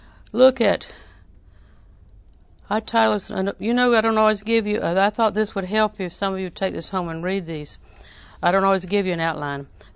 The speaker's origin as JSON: {"language": "English", "town": "Auburndale", "region": "Florida", "country": "United States", "said": "She's never been to Auburndale. I'm from Auburndale, and she's lost, and she doesn't know how to get there."}